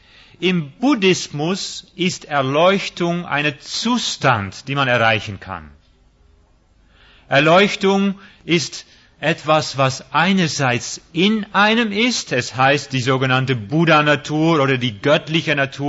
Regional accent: Netherlands; German is a second language; now in Germany; Ich bin Holländer. Ich werde nie eine echte Deutsche in dem Sinne, obwohl ich schon lange in Deutschland wohne.

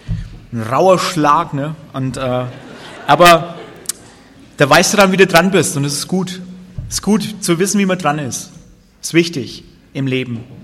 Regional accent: Bavaria, Germany; wir sind da im Oberfranken aufgewachsen, ziemlich ärmliche Gegend, kärglich ein bisschen. Und ich bin getauft, konfirmiert, bin so ein normaler, klischee-evangelischer Christ.

